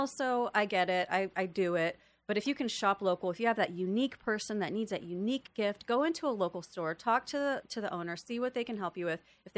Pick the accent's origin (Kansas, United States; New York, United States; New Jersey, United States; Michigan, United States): New York, United States; born there; I was born in New York, so I have like high expectations.